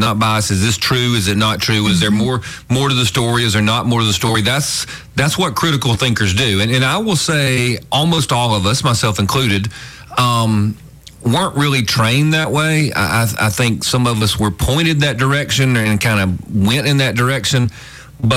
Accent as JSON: {"language": "English", "region": "the South", "country": "United States", "said": "just because I'm just a Southerner"}